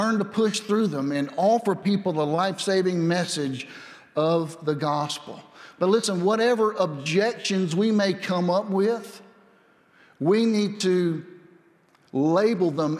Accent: Cairo, Georgia, United States; now in New Orleans, United States; I'm from Cairo, Georgia, and I'm now living in New Orleans, Louisiana. That's a bit of a change for me

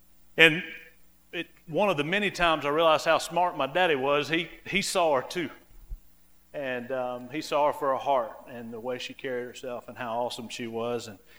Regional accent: Augusta, Georgia, United States; I grew up in Augusta, Georgia, very blessed to have a mama and a daddy who loved me, provided for me, and raised me upright.

